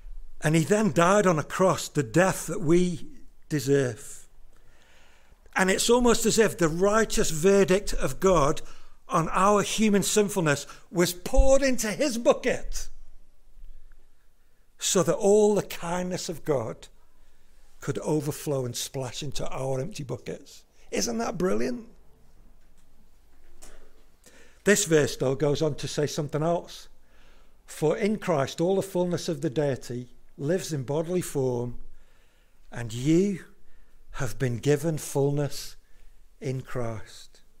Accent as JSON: {"language": "English", "town": "Wigan", "region": "North West England", "country": "United Kingdom", "tie": "born or raised there", "said": "I'm an adopted Yorkshireman now, but I grew up in Wigan. And when we were kids, we used to go to Lake District a lot."}